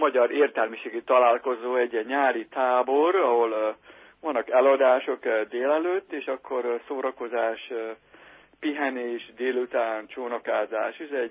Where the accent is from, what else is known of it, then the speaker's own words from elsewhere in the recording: Lövő, Győr-Moson-Sopron, Hungary; also born or lived in Austria; now in United States; Én Lövön születtem, Sopron megyében, és Sopronban laktunk, a Patak utcában. A papám a pamutiparban dolgozott, és utána Tisza Gyulázán laktunk, és akkor újra Lövön, és akkor Ausztriában, menekültáborokban